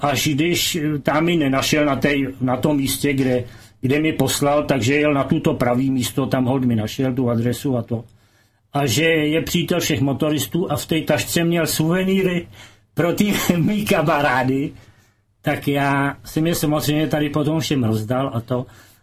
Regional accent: Bohemia, Czechia; já jsem říkal, že jsem z Čech

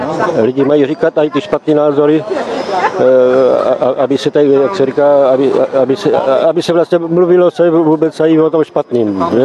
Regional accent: Brno, South Moravian Region, Czechia; Tak já mám 68 let, jsem z Brna.

